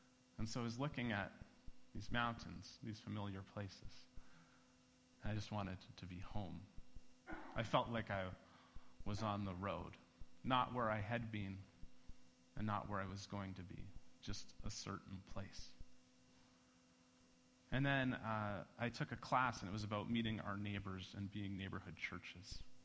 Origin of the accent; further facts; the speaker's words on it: Calgary, Alberta, Canada; And then the playoffs hit, and I'm from Calgary originally